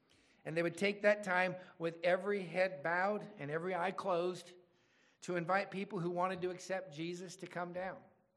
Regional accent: Quincy, California, United States; the little church that I grew up at in Quincy, California.

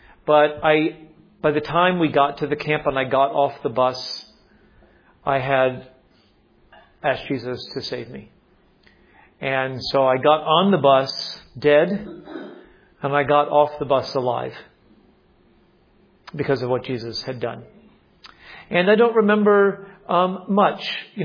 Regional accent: Miami, Florida, United States; I grew up in Florida, in the U.S., Miami, Florida, Miami Beach area. That's where I was born.

